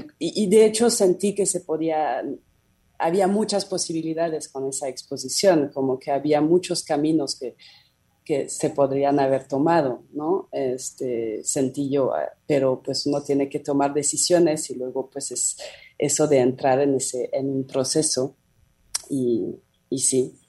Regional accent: France; Spanish is a second language; es algo que también se relaciona con mi cultura, soy francesa.

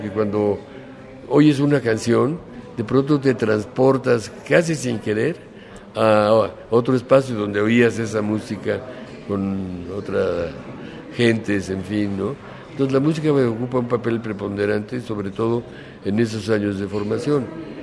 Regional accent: Mexico City, Mexico; yo crecí en la Colonia del Valle, y en la Colonia del Valle había un carnaval que se hacía anualmente

